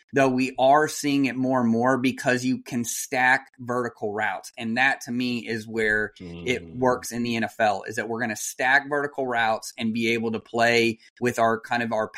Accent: Kansas City, United States; Like growing up in the 90s, like I grew up in Kansas City.

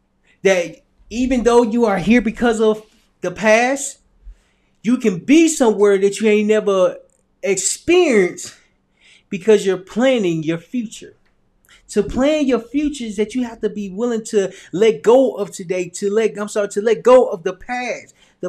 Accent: Little Rock, Arkansas, United States; moved away; I grew up in Little Rock, Arkansas. Little Rock, Arkansas is a small town. I didn't think it was that small until I left and went to California and went to different states.

